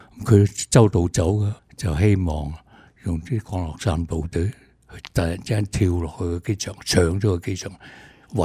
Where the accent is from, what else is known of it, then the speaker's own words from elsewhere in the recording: southern China, China; 言语方面咧，我啲方言咧，我哋南方人，又去啲北方啊